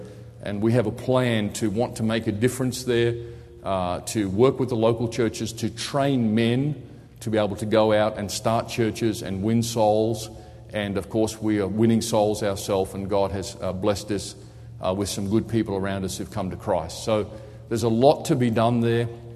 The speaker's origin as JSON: {"language": "English", "country": "Australia", "tie": "born there", "said": "I'm an Australian pastor. I was born there."}